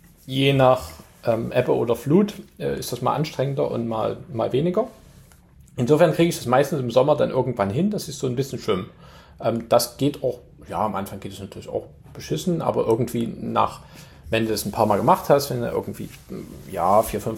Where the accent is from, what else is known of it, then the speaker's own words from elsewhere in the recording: Chemnitz, Saxony, Germany; now in United States; also ich komme aus Chemnitztal